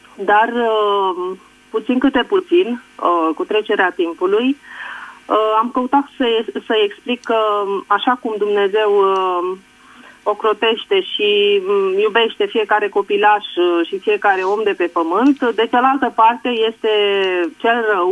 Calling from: Întorsura Buzăului, Covasna County, Romania; sunt din Întorsura Buzăului, județul Covasna.

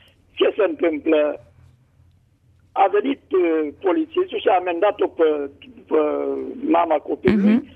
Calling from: Slatina, Olt County, Romania; din Slatina.

